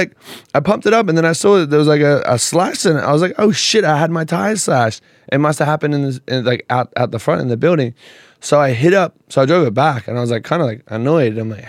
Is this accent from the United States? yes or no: no; Australia; Like, I'm from Australia. I don't even know where fucking Indonesia is.